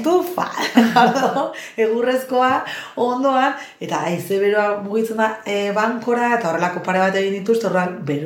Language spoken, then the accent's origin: Basque; Eibar, Basque Country, Spain; hemen Eibartarra naiz ni